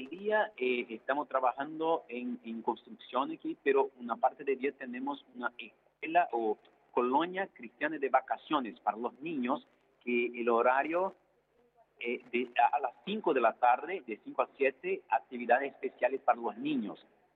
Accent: Brasília, Federal District, Brazil; Spanish is a second language; Soy de Brasilia, de la capital de Brasil.

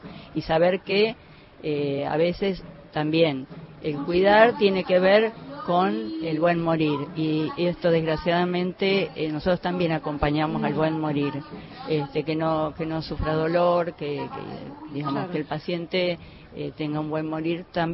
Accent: Córdoba, Argentina; Soy del sur de la provincia de Córdoba, de la Bulash, y me vine a estudiar

